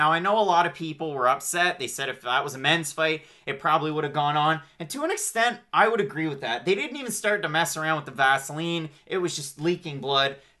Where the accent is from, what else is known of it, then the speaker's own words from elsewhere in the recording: Canada; Matt, I'm Canadian. You're Canadian. I'm a Canadian hockey fan.